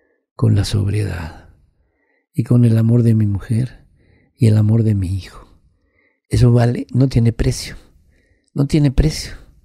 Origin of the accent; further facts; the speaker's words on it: Mexico; Nosotros somos los mexicanos los más chingones del mundo.